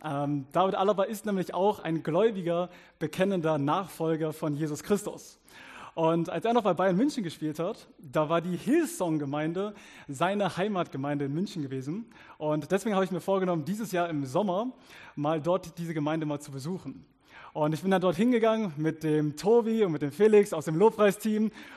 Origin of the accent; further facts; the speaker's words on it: South Africa; Und ich bin ja aus Südafrika, deswegen Wärme ist mir viel, viel lieber als Aussehen.